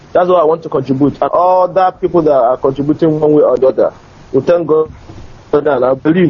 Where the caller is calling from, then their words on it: Igwocha, Biafra, Nigeria; I'm calling from Biafra. I'm calling from Igwocha.